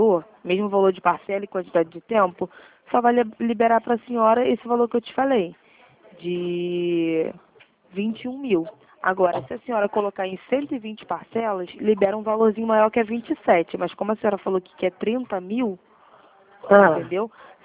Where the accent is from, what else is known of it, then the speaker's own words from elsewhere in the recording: Bangu, Rio de Janeiro, Brazil; Eu sou de Bangu.